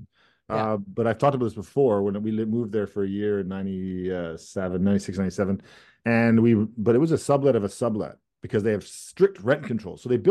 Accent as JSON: {"language": "English", "town": "Langley", "region": "British Columbia", "country": "Canada", "tie": "born or raised there", "said": "I grew up in Langley."}